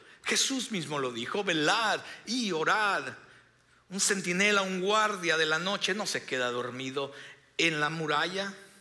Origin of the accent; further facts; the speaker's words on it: California, United States; Nosotros venimos, mi esposa y yo venimos de California